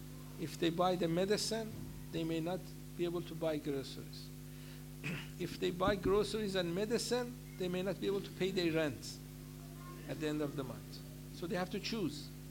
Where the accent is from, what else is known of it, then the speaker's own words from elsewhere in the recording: Iran; And she knew I'm from Iran, so sometimes she would come and talk to me.